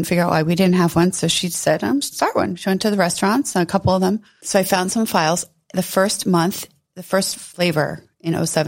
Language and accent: English; New York, United States; I grew up in a pretty affluent neighbor area on Long Island.